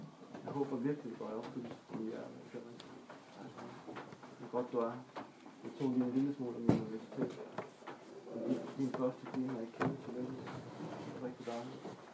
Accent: Esbjerg, Region of Southern Denmark, Denmark; jeg er født og opvokset i Esbjerg.

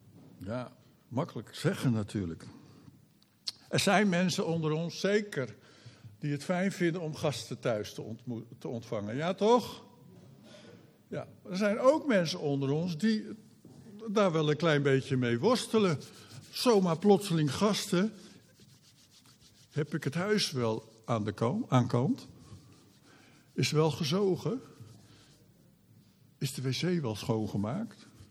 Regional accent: Netherlands; Dat doen wij als Nederlander.

